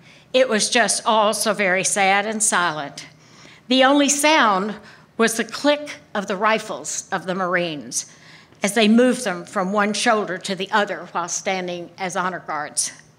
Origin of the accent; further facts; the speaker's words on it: Pine Bluff, Arkansas, United States; Once they learned I was from the Deep South and had gone off to college from Pine Bluff, Arkansas in 1957